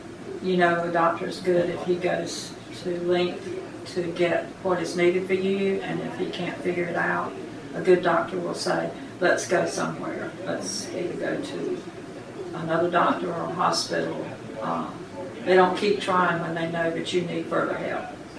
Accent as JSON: {"language": "English", "town": "Taylor's Crossroads", "region": "North Carolina", "country": "United States", "tie": "born or raised there", "said": "In Nash County, around Taylor's Crossroads."}